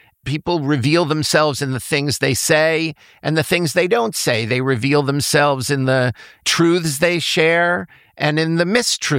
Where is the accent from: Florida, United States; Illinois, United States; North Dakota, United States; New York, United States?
New York, United States; We're both from Long Island, and we love to go back to Long Island a couple of weeks every year.